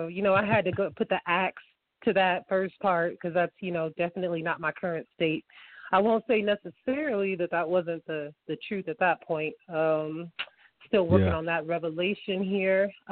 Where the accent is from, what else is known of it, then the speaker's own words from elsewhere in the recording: Champaign, Illinois, United States; Well, I'm from Champaign, Illinois, and when I grew up, especially towards like my high school years, I was a big time into basketball